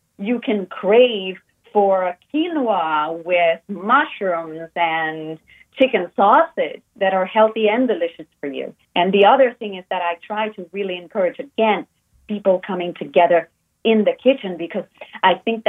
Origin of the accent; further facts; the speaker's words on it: Rio de Janeiro, Brazil; growing up in Brazil, that wasn't very hard to do, because it lends to, you know, I grew up in Rio de Janeiro, which is it's a city right on the beach.